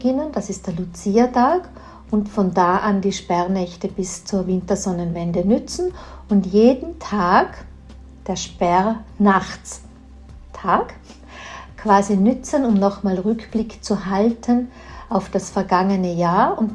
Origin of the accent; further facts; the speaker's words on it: Tyrol, Austria; Hier bei uns in Tirol kennt man dieses Wort